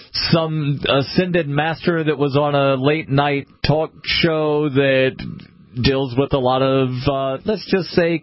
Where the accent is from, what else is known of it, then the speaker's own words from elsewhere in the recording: Alabama, United States; I am from Alabama. We don't have Jersey Devils in Alabama.